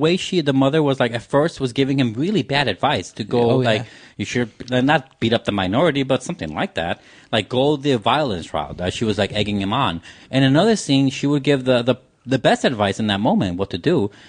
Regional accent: Chicago, Illinois, United States; I mean, I'm from Chicago. I'm Mexican.

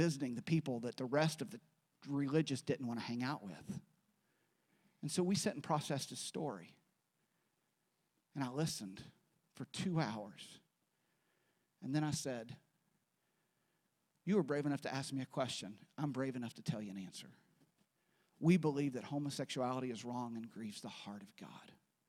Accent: West Virginia, United States; But first … I grew up in West Virginia.

